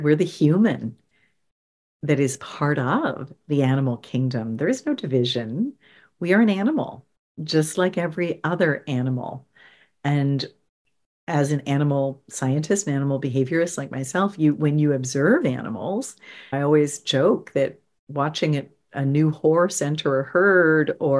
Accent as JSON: {"language": "English", "town": "St. Stephen", "region": "New Brunswick", "country": "Canada", "tie": "born or raised there", "said": "And many of the people that lived in my hometown in St. Stephen were born in the US and had dual citizenship, because the hospital in St. Stephen couldn't take them for whatever reason, and vice versa."}